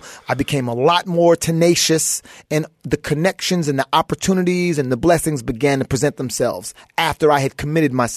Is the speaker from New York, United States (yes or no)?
yes; Brooklyn, New York, United States; also born or lived in Trinidad and Tobago / Queens / Texas / California; I was born in Brooklyn.